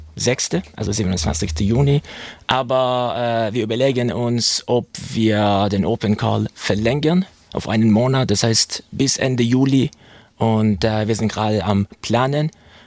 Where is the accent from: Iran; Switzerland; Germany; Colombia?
Iran; South Iran; weil ich komme aus dem Südiran, da scheint immer die Sonne, da ist immer warm, sogar in der Nacht scheint die Sonne.